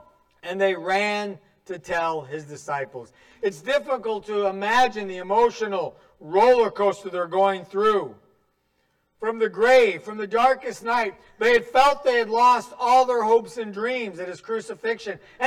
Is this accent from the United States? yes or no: yes; North Dakota, United States; also born or lived in Minnesota / Texas; I'm originally from North Dakota. I went to school in Minnesota, moved to Texas.